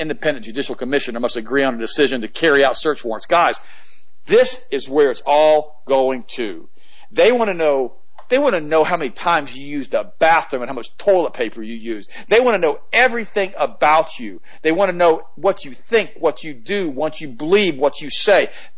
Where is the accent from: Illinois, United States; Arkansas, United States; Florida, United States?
Florida, United States; because I was raised in Florida.